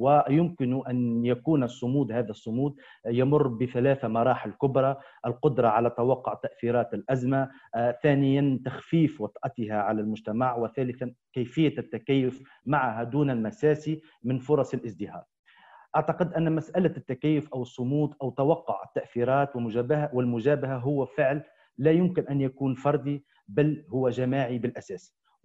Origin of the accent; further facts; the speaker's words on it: Tunisia; خاصة لنا كتونسيين